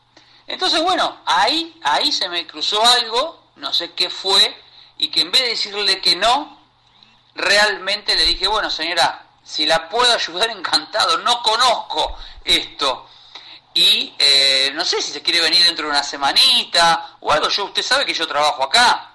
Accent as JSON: {"language": "Spanish", "country": "Argentina", "said": "de Argentina, profesor"}